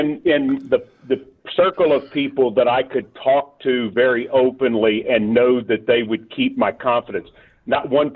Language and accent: English; Franklin, United States; I'm from Franklin. I grew up – we moved to Franklin when I was 10, before Franklin was really Franklin.